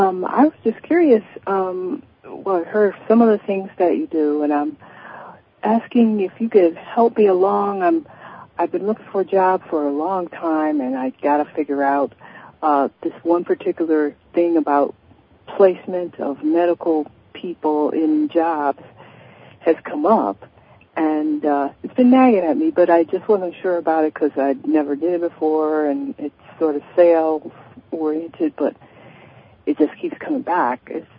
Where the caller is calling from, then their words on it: Indiana, United States; I'm in Indiana.